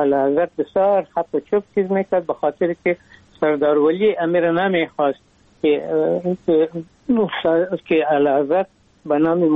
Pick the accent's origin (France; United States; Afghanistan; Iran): Afghanistan; ما از افغانستان آمدیم